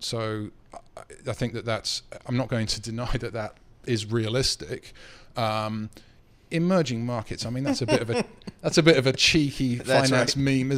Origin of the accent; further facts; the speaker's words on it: United Kingdom; I'm very British.